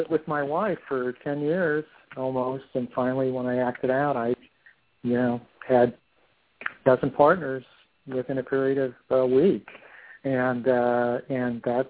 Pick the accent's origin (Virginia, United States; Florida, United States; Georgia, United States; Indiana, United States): Indiana, United States; And we have family here as well, and I'm from Indiana originally.